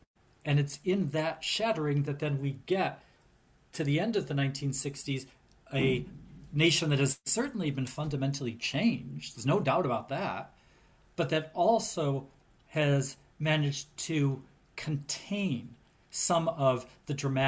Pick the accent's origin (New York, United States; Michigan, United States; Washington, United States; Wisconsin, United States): Michigan, United States; Detroit; I was born and raised in Detroit.